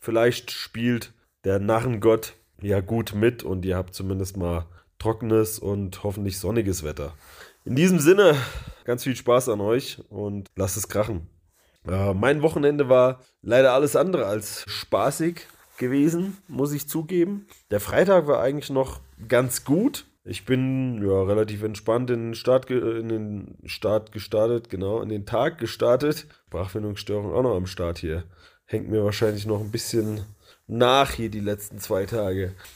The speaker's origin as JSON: {"language": "German", "town": "Mainz", "region": "Rhineland-Palatinate", "country": "Germany", "said": "viele sind natürlich aus meiner Heimat."}